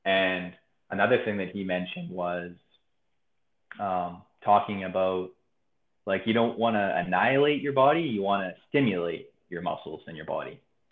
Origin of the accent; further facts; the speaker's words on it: Canada; there was an event in Vancouver, because I'm Canadian